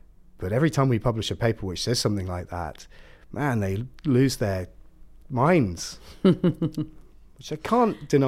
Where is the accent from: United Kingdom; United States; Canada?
United Kingdom; Ipswich, East of England; When they say to me, go back to where you came from, I'm from Suffolk, right? I mean, like, I do go back to Ipswich sometimes.